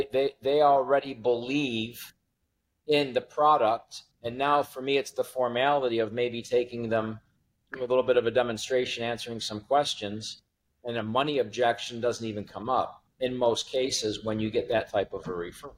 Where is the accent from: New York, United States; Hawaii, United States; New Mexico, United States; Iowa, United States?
New York, United States; Buffalo; Lived in Vegas and I grew up in Buffalo, New York